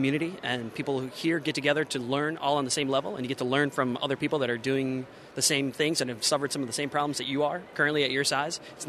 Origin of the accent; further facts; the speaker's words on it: New York, United States; But I'm not from North Carolina. I'm from New York.